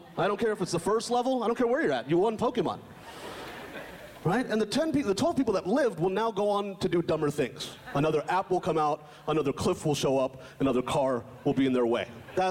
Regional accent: Texas, United States; I'm from Texas. That's where I grew up. Grew up in Texas.

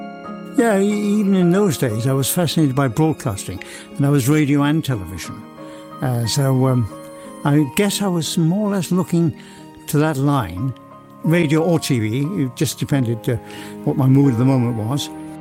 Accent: Newport, Wales, United Kingdom; I grew up in Newport, went to school, of course.

